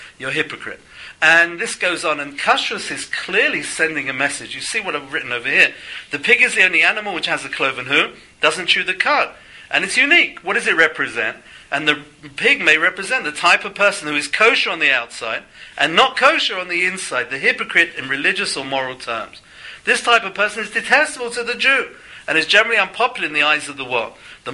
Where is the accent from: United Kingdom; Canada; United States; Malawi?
United Kingdom; England; I come from England, where obviously Thanksgiving was not regular, wasn't a day, any sort of day.